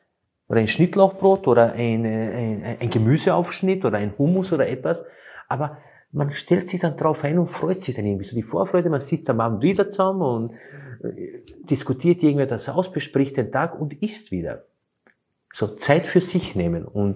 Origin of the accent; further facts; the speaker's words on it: Slovenia; moved away; ich komme ja ursprünglich aus Slowenien